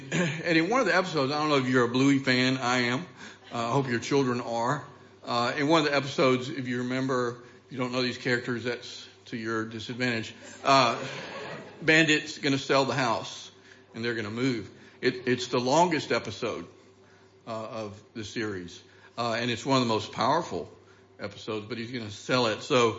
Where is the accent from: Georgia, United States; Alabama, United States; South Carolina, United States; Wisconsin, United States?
Alabama, United States; also born or lived in Louisiana; As I mentioned before, I'm from the United States, from the Deep South. Grew up in the state of Alabama.